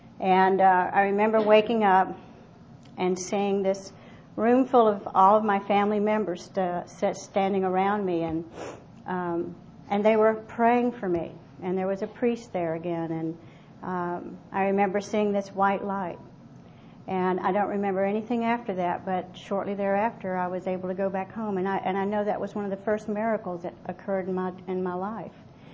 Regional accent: Columbia, South Carolina, United States; And I grew up in Columbia, South Carolina. I was born with a physical handicap

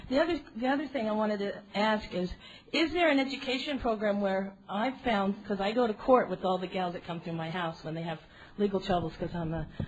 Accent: Las Vegas, Nevada, United States; I'm an alcoholic from Las Vegas.

